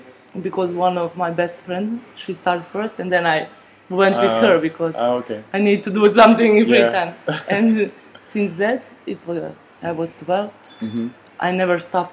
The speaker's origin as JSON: {"language": "English", "country": "Bosnia & Herzegovina", "moved": "as an adult", "lives_now": "Switzerland", "said": "I'm from Bosnia. I went directly to Switzerland, Zurich"}